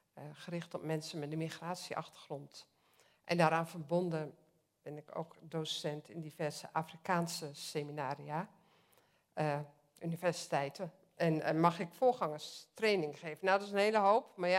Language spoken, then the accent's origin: Dutch; Soest, Utrecht, Netherlands; ik kom uit Soest. Niet zo heel ver hier vandaan, achter Amersfoort. Ik ben getrouwd, 5 dochters, waarvan 4 uit huis zijn.